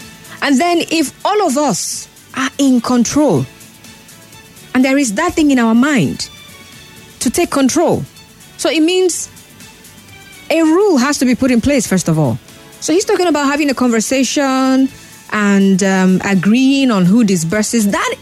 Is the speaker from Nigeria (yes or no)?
yes; Nigeria; I'm from the Igbo tribe, most of us liking to be money conscious.